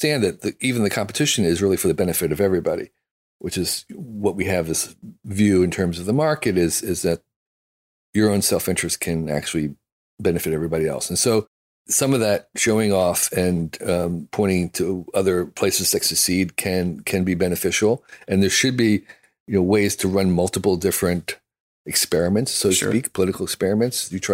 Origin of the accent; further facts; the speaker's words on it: United States; Because I'm an American, you know, I think like American. And I have a certain amount of pride in America